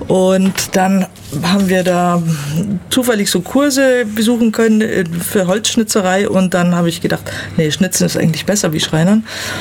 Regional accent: Bavaria, Germany; also born or lived in Munich; Nee, ich bin aus München, gebürtige Münchnerin.

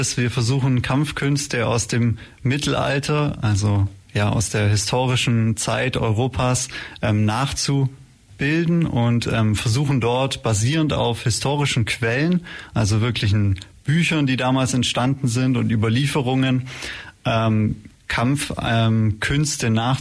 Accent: Senden, Bavaria, Germany; Ich bin 28 Jahre. Ich komme aus Senden ursprünglich

